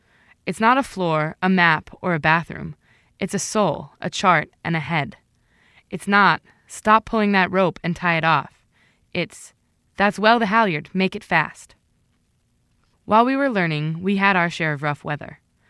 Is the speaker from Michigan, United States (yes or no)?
no; Urbana, Illinois, United States; I grew up in Urbana, Illinois, about as far from ships or the ocean as I could be.